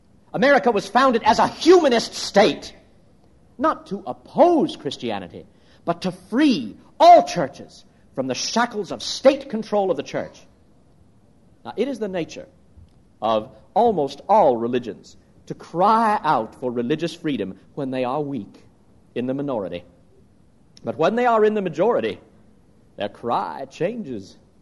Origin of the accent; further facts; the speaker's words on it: United States; Only I'm an American, preaching to Americans.